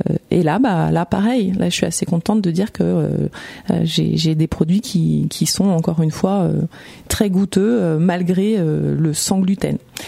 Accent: Paris, Île-de-France, France; Ah, pas du tout. Je suis parisienne. D'accord. Et je suis dans le Val-d'Oise depuis maintenant 13 ans.

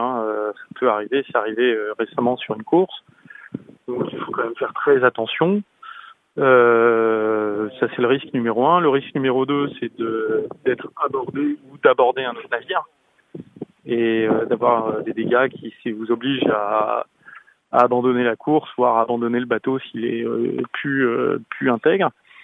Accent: Granville, Normandy, France; je suis Granvillais, j'ai toujours quasiment toujours vécu ici, j'habite à 10 km de Granville, à Lingreville, et c'est une région qui est magnifique.

